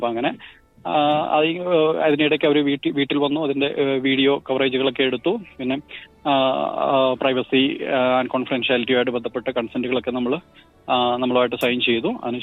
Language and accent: Malayalam; Kumarakom, Kerala, India; moved away as an adult; now in Australia; ഞാൻ കോട്ടയം കുമരകം സ്വദേശിയാണ്. കോട്ടയം നാട്ടകം ഗവൺമെന്റ് കോളേജില് അഡീഷണൽ സ്കിൽ അക്വിസിഷൻ പ്രോഗ്രാം എന്ന ഹയർ എഡ്യൂക്കേഷൻ ഡിപ്പാർട്ട്മെന്റ് പ്രോജക്ടിലായിരുന്നു ഞാൻ ജോലി ചെയ്തുകൊണ്ടിരുന്നത്. തുടർന്ന് കുടുംബമായിട്ട് ഓസ്ട്രേലിയയിലേക്ക് കുടിയേറാൻ തീരുമാനിക്കുകയും